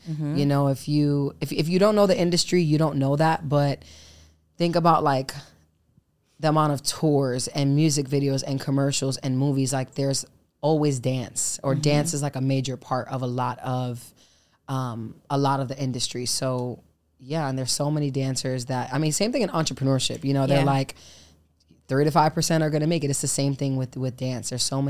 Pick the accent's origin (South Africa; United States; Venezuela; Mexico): United States; New York; moved away as an adult; now in Los Angeles, United States; I moved to LA at 22 from New York, because I'm from New York.